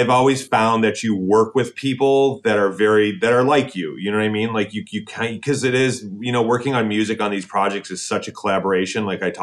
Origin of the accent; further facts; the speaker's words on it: Detroit, Michigan, United States; I'm from Detroit.